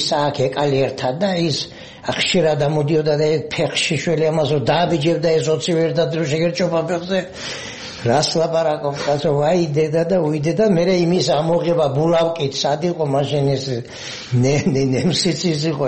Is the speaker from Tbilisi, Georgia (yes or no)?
no; Mukhurcha, Samegrelo-Zemo Svaneti, Georgia; დავიბადე სოფელ მუხურჩაში, მარტვილის რაიონი. ვიზდებოდი ჩვეულებრივად, როგორც ყველა ბავშვი იზრდება სოფელში.